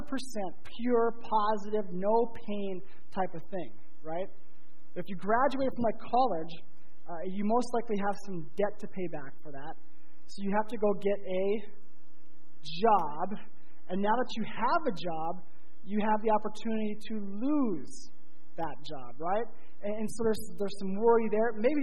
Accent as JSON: {"language": "English", "town": "Grand Forks", "region": "North Dakota", "country": "United States", "tie": "born or raised there", "said": "I grew up in Grand Forks, North Dakota, which is about an hour north."}